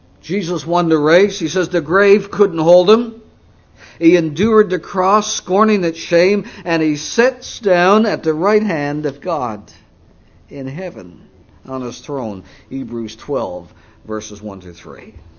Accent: Canada; Growing up in Canada, that's our national game up there

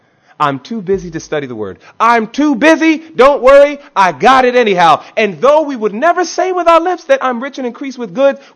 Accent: New York, United States; you're talking to an individual born and raised in New York.

